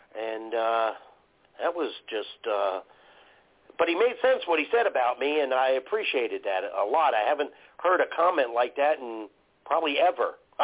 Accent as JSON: {"language": "English", "town": "Tampa", "region": "Florida", "country": "United States", "said": "We're from, you got to understand, we're renamed, and I'm from Champa Bay, a.k.a. Tampa Bay, if you will."}